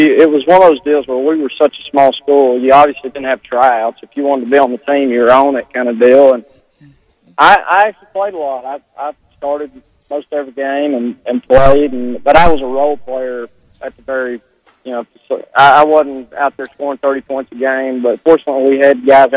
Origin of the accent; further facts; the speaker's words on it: Arkansas, United States; growing up in Arkansas, Central Arkansas, there was always the threat of that happening to us.